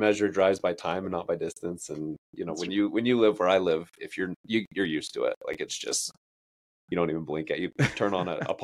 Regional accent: Sandy, Utah, United States; Like I'm a born and raised Utah boy.

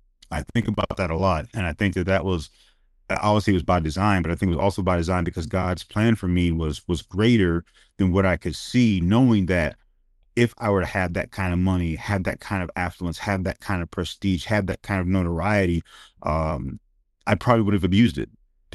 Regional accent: Southern United States, United States; I grew up in the Bible Belt thinking that piety and poverty were synonymous.

